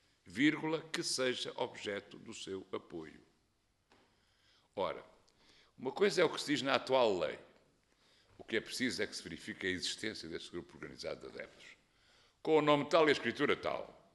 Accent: Norte, Portugal; eu que sou do Norte, e que venho e vou todos os fins de semana para lá

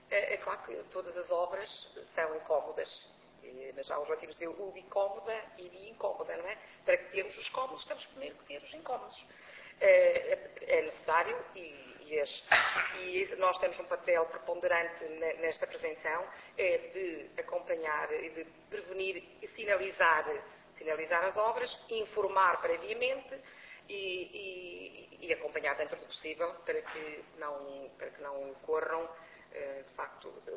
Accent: Norte, Portugal; Mas eu sou transmontana, a minha terra diz-se que migalhinhas são pão.

